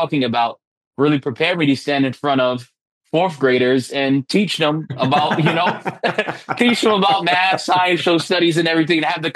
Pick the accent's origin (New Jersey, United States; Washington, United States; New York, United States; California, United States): New York, United States; also born or lived in Miami; I've been a spoken word poet for 10 years now. I was born in Miami, Florida. I moved to New York, early childhood.